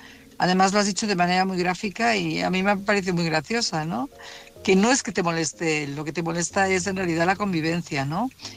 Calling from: Madrid, Community of Madrid, Spain; de Madrid.

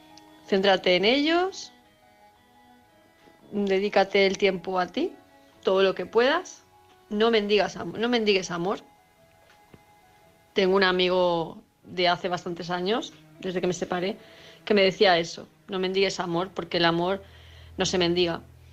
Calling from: Palma de Mallorca, Balearic Islands, Spain; de Palma de Mallorca

